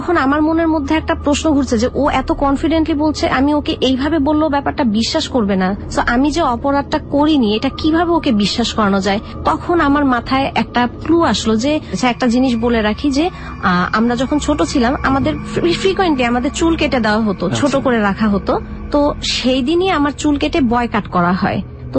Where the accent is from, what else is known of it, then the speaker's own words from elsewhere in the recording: Dhaka, Dhaka Division, Bangladesh; আমি মিরপুর 11 থেকে এসেছি।